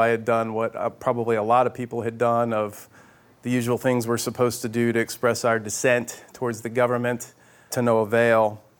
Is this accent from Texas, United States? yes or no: yes; Houston, Texas, United States; moved away; which didn't make a whole bunch of sense for a guy born and raised in Houston, Texas, but there you have it.